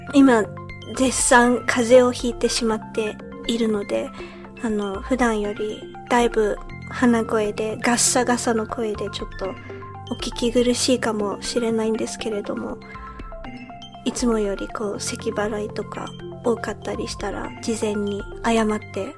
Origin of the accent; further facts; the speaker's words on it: United Kingdom; also born or lived in Japan; now in London, United Kingdom; 日本生まれイギリス育ちの私たちが、ロンドンからお送りする